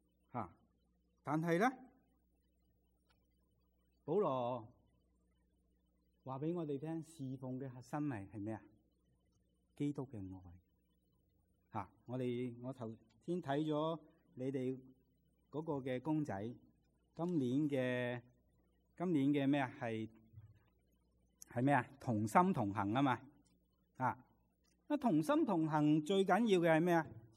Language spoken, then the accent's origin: Chinese; China; 忍耐对我们中国人来说是一个死忍的